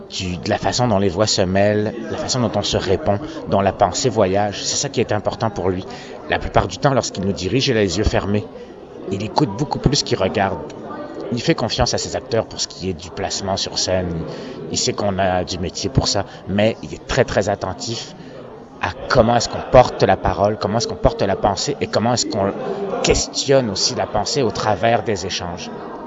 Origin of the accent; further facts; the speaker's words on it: France; moved away as an adult; now in Montreal, Canada; Je suis comédien immigré à Montréal. Je vis à Montréal depuis 23 ans. Je suis français d'origine.